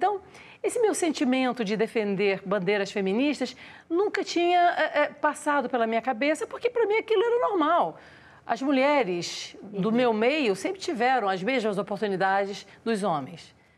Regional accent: Cabo Frio, Rio de Janeiro, Brazil; Eu sou uma moça que eu fui criada, não é, em Cabo Frio

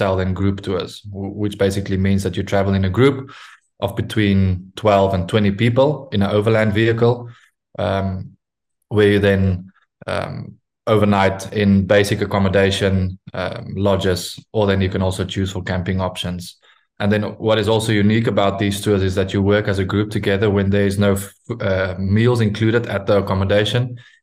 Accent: South Africa; Because of the fact that we are from South Africa and we are from Africa, we know that the best way to experience Africa is the normal way

